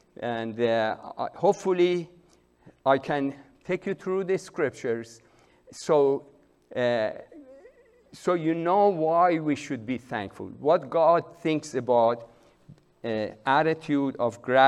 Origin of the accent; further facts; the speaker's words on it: Iran; moved away; I'm Persian. I came from Iran in 1975. And as a Muslim, I lived as a Muslim for 49 years till Christ came after me.